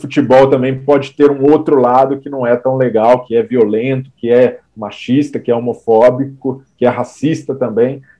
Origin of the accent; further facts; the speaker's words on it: Belo Horizonte, Minas Gerais, Brazil; Sim, sou de BH.